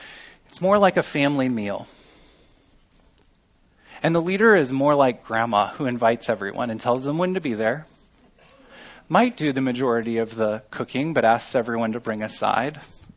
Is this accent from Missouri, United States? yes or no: yes; Missouri, United States; I'm from Missouri. These are my people.